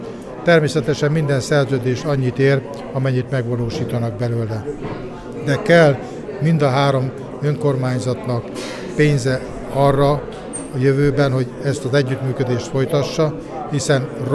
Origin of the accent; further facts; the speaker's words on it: Hungary; egy kicsit elszégyeljük magunkat, mi magyarok, azáltal, hogy nekünk minden olyan természetes, hogy beszélünk, hogy élünk, hogy vagyunk